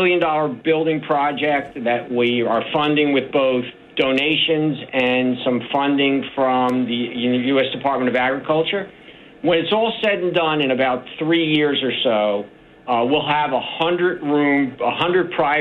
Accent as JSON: {"language": "English", "town": "Bayonne", "region": "New Jersey", "country": "United States", "tie": "born or raised there", "said": "I came from Bayonne, New Jersey. I was a city kid. I came to Browns Mills, New Jersey."}